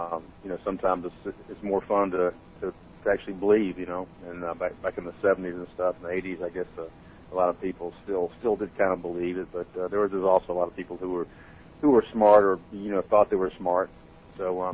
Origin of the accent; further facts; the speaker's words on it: Greensboro, North Carolina, United States; also born or lived in Myrtle Beach; When I left Myrtle Beach, I moved back to my hometown of Greensboro, which is about 90 miles from Charlotte